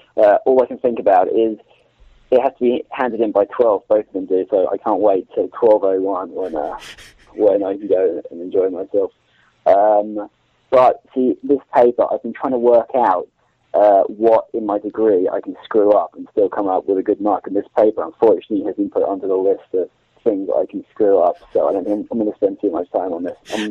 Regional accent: United States; Dude, I'm American, man.

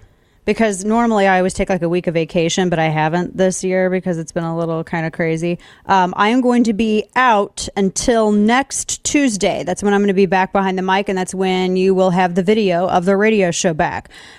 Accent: Missouri, United States; and you are from my home state, Show Me State.

